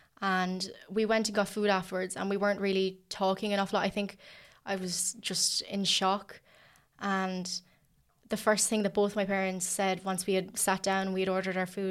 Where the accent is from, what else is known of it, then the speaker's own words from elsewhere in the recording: Ireland; growing up in Ireland, there wasn't a whole lot of people that looked like me.